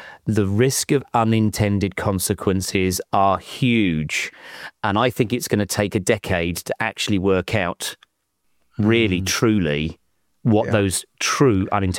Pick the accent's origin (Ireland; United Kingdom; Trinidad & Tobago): United Kingdom; now in Massachusetts, United States; When someone hears my accent, they say, you're here, why? You've got a British passport.